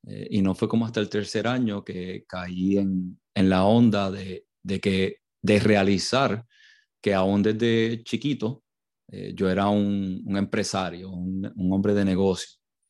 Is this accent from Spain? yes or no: no; Puerto Rico; now in United States; Creciendo en Puerto Rico, sí era mi sueño vivir en los Estados Unidos. Esa parte la he logrado.